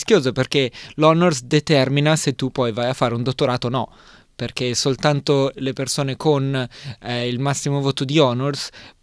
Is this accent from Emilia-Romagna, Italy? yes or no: no; Milan, Lombardy, Italy; now in Australia; io ho 34 anni e sono di Milano. Sono arrivato in Australia per la prima volta quando avevo 17 anni, per 6 mesi, quando facevo il liceo. Dopodiché sono tornato in Italia, sono tornato a Milano